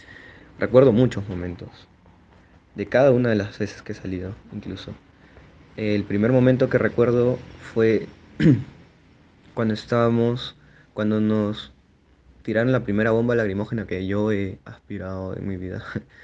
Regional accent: Peru; En los días comunes, el peruano tiene un poco ese acto solidario con sus compatriotas

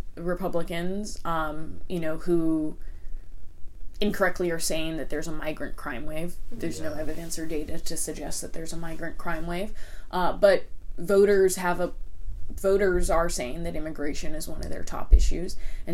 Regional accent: West Coast, United States; I mean, I'm from the West Coast, but I now own a house on the East Coast.

